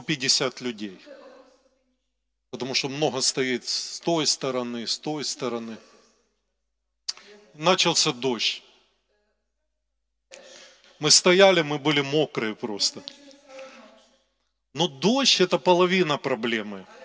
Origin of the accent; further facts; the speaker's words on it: Ukraine; Я сам с Украины.